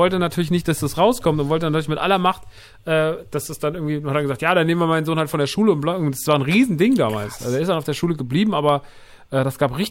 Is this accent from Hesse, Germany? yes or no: yes; Rodgau, Hesse, Germany; Ich meine, ich komme aus dem Rottgau.